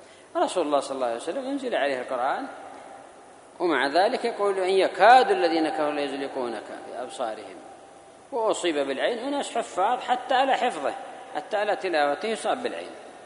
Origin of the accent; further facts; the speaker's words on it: Yemen; وبالأخص عندنا في اليمن